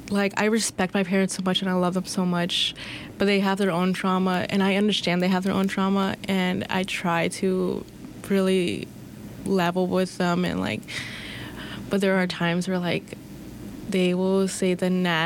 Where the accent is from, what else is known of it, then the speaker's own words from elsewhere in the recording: Iowa, United States; now in Minnesota, United States; I moved out from Iowa to Minnesota. I didn't make too big of a jump, clearly, because I'm only like 3 hours away